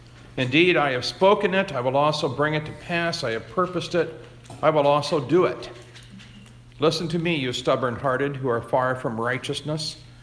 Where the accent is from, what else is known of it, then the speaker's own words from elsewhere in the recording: Bible Belt, United States; I grew up in the Bible Belt, and I grew up, well, I'm going to turn 70 tomorrow, so that tells you how far back it is when I was a kid.